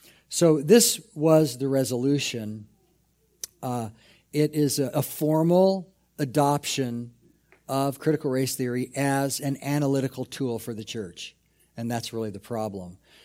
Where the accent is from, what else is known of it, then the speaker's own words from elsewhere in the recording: Alaska, United States; born there; first language English; English is my first language. I am born in the USA. Well, I was actually born in a territory of the United States called Alaska. But I'm going to say